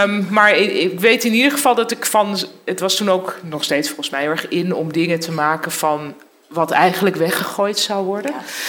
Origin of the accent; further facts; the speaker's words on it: Amsterdam, North Holland, Netherlands; born there; ik ben geboren in de Lutherse diaconesse inrichting. Nou, dat is echt puur toeval dat mijn ouders daar terecht zijn gekomen. Maar dat was naast het Vondelpark.